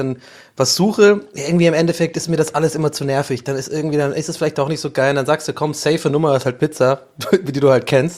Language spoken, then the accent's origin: German; Ireland; German is a second language; bin ja Ire, wir Iren lieben ja Kartoffeln.